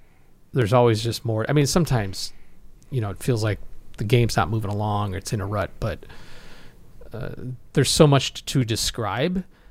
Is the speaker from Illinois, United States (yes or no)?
yes; Chicago, Illinois, United States; and I grew up in Chicago area